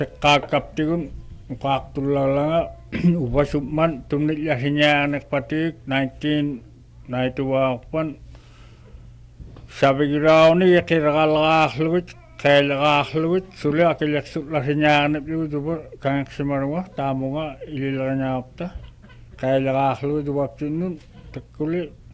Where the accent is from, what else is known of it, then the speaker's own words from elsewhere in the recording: Shungnak, Alaska, United States; first language Inupiaq; also born or lived in Kobuk, United States; from Sangnak. I'm born in Kobok. I got two things to say, but I'm going to talk my own language, maybe more explained.